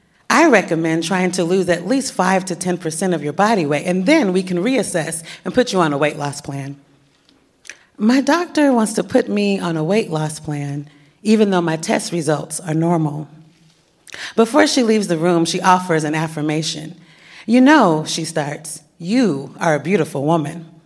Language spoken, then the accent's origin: English; Portland, Oregon, United States; I grew up in Portland, Oregon. I went to performing arts schools.